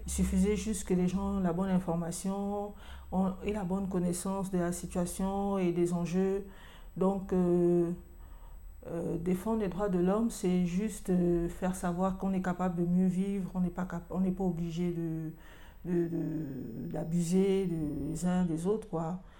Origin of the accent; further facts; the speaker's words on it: Gabon; J'ai 49 ans, je suis gabonaise